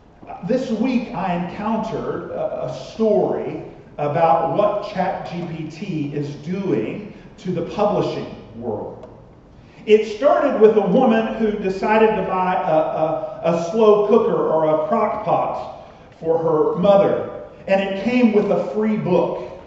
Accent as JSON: {"language": "English", "country": "United States", "lives_now": "Australia", "said": "I'm American."}